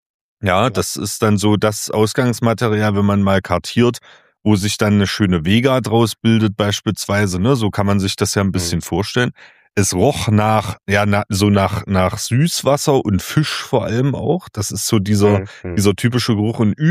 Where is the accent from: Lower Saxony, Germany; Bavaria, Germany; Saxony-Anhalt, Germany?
Saxony-Anhalt, Germany; Ich komme ja aus dem Zweistromland zwischen Elbe und Mulde.